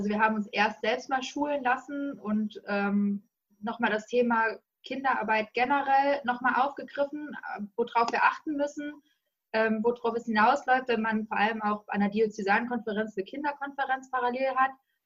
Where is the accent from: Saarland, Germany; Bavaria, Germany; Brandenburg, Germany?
Saarland, Germany; Nein, ich bin ein Saarländer